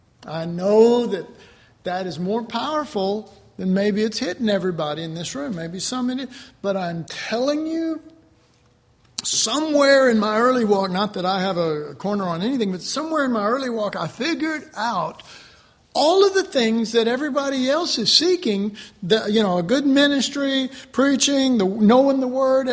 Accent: Texas, United States; See, I'm so Texan, I'm not sauntering, I'm not loping along.

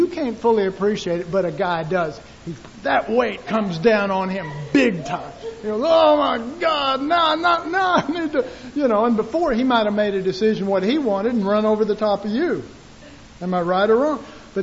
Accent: Texas, United States; There's some advantages of being Texan.

